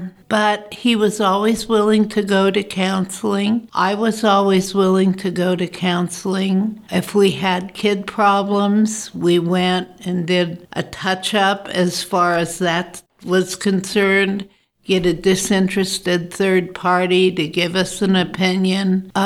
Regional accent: Zimbabwe; When I was a little girl, I grew up in Africa. My parents were missionaries, and we were in what was then Southern Rhodesia, which is now Zimbabwe.

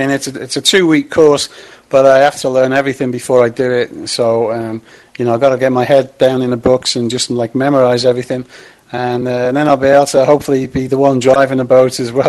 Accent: England, United Kingdom; moved away; I mean, I'm English, so, you know, I spent years in England freezing cold, you know.

